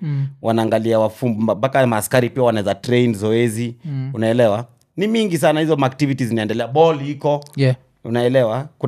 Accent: Kibera, Nairobi, Kenya; now in Ngong, Kenya; But sasa nilikuwa nishahamia upande wa Ngong. Nimegrow ya Kibich, nimelelewa Kibich. Hiyo Kibich ndio ilikuwa mtaa.

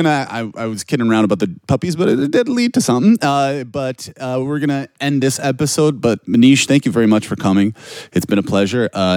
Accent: Canada; now in Warsaw, Poland; I mean, I'm from Canada. It's a little different, but it's very similar in Toronto

